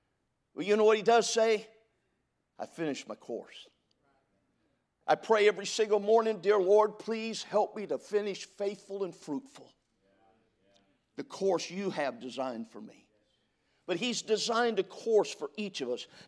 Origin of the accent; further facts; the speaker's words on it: California, United States; I grew up in California. It's okay, I got over it.